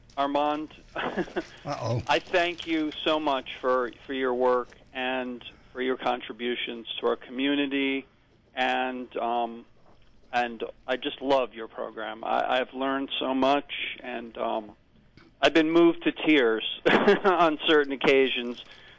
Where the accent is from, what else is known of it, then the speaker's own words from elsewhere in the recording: Brooklyn, New York, United States; I'm still growing up here in Brooklyn.